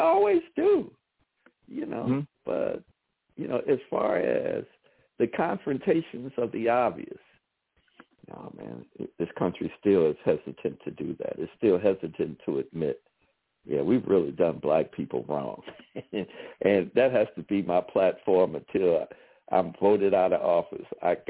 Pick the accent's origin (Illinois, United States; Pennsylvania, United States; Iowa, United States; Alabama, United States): Illinois, United States; Chicago; Oh, I'm from Chicago.